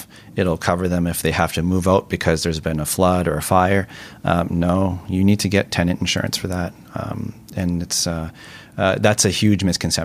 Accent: Vancouver, British Columbia, Canada; I grew up in Kerrisdale on the west side, so that's always home for me. I recently moved to East

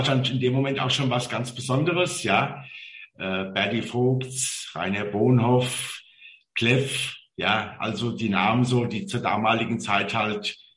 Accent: Mainz, Rhineland-Palatinate, Germany; born there; ich bin gebürtiger Mainzer

